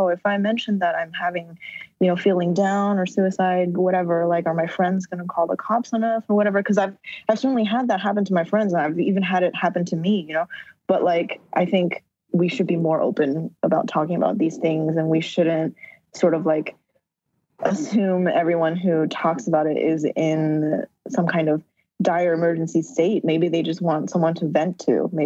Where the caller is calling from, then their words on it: Moldova; I'm calling you from Moldova right now.